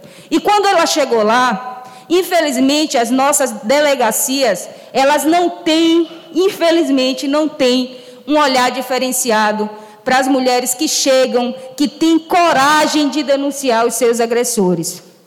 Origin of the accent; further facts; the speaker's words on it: Lauro de Freitas, Bahia, Brazil; sou nascida e criada numa comunidade muito carente, que é o bairro chamado Itinga, o bairro mais populoso de Lauro de Freitas